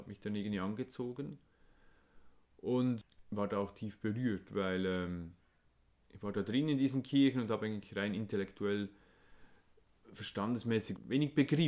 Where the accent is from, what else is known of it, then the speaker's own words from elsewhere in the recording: Schötz, Lucerne, Switzerland; Ich komme aus dem Luzerner Hinterland, aus Schötz, aus einer Bauernfamilie, sehr schöne Kindheit gehabt mit Eltern und Geschwistern, normal katholisch aufgewachsen, wie die meisten in unserem Dorf